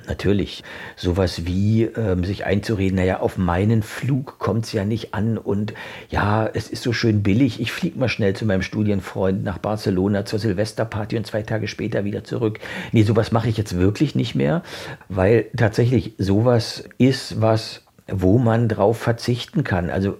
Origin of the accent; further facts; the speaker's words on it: East Germany, Germany; Ich komme aus Ostdeutschland, da ist in den letzten 30, 35 Jahren seit der Wende das ganze Leben, also alles hat sich verändert.